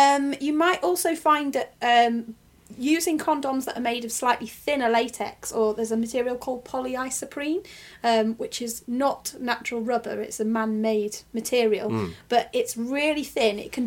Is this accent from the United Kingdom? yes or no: yes; Macclesfield, North West England, United Kingdom; And one of the first cases was in my hometown of Macclesfield.